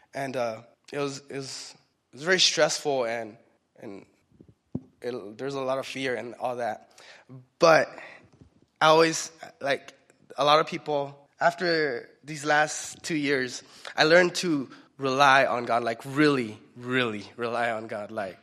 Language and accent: English; Mexico; I'm not a U.S. citizen. I'm from Mexico. I was born in Mexico, and at the time it was silly because my mom and dad were actually living in the United States at the time